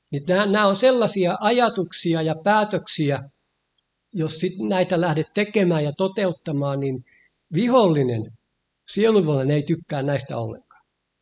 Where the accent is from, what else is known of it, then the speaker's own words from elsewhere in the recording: Uusimaa, Finland; Niin kuin pikkupoikana, kun asuimme läntisellä Uudellamaalla, niin meillä lapsilla oli tehtävänä